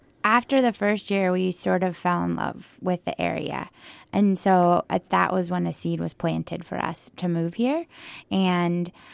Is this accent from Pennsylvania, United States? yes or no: no; California, United States; I'm from California. My mom was from Arizona. My grandmother was from New Mexico.